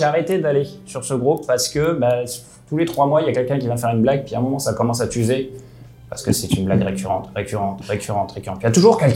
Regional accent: France; now in Canada; Je pense que vous avez compris que j'étais français à mon accent.

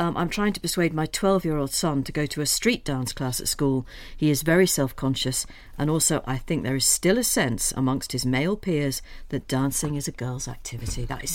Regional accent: Crosby, North West England, United Kingdom; I grew up in Crosby in Liverpool, so not far from the Wirral.

